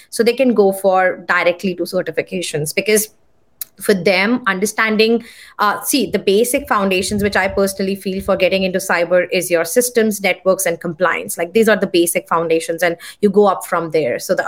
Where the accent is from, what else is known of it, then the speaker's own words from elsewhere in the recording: India; because I come from India, I know how many people they enroll for master programs.